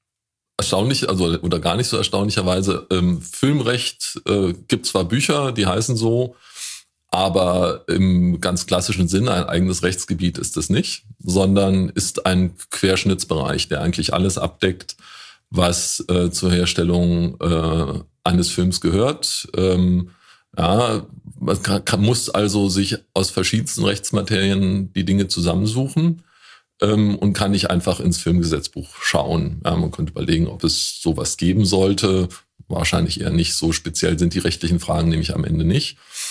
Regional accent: Woltersdorf, Brandenburg, Germany; In Woltersdorf, da wo ich herkomme

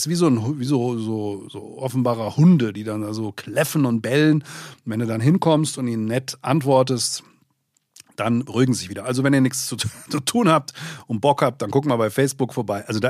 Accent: Langen, Hesse, Germany; born there; weil ich komme ja aus Langen gebürtig

